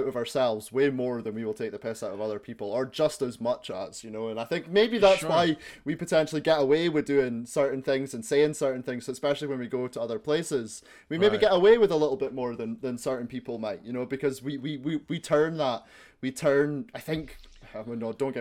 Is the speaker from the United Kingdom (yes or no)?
yes; Scotland, United Kingdom; So like, as a Scotsman, I'm pretty used to being portrayed in the media in a certain way, and to Scottish people being portrayed in the medi